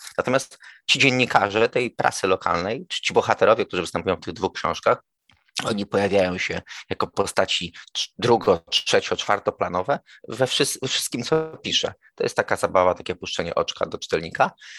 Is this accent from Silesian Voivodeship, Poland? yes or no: no; Piaseczno, Masovian Voivodeship, Poland; swojemu ukochanemu miastu, w którym żyję, jakby też się urodziłem w Piasecznie i prowadzę tę gazetę, jestem z tym miastem związany.